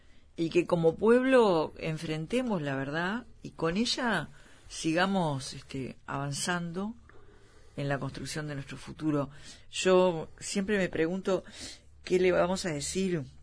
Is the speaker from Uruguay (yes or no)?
yes; Uruguay; me da vergüenza que no tengamos esa respuesta como uruguaya